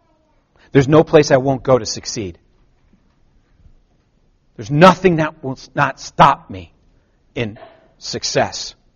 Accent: United States; I mean, I am an American.

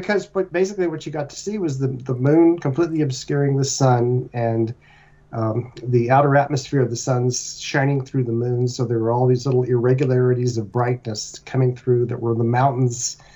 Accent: Kernville, California, United States; two radio pieces about my growing up in Kernville, as you recall.

